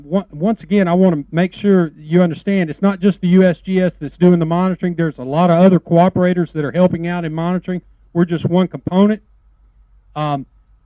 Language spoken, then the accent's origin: English; Mississippi, United States; As far as I'm concerned, I was born and raised in Mississippi.